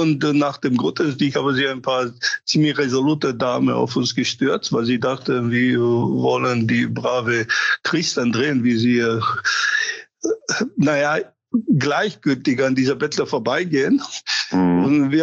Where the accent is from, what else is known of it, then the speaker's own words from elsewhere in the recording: Romania; born there; German is a second language; Ja, ich bin gebürtiger Rumäner